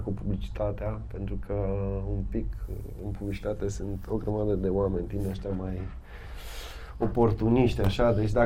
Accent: Timișoara, Timiș County, Romania; moved away as an adult; now in Bucharest, Romania; deja am mai mult trăit în București decât în Timișoara. Am plecat la 22 de ani și acum am 48 împliniți.

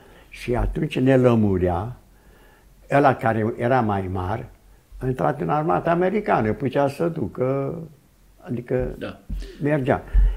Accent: Romania; born there; moved away; Așa, am născut în România, acolo am spus. Am venit înapoi în România

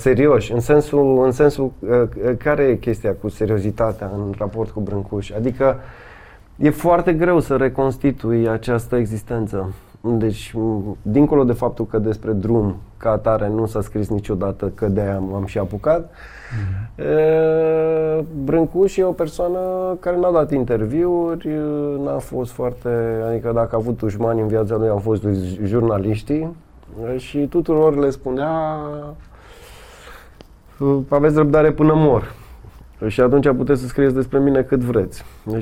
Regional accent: Timișoara, Timiș County, Romania; moved away as an adult; now in Bucharest, Romania; deja am mai mult trăit în București decât în Timișoara. Am plecat la 22 de ani și acum am 48 împliniți.

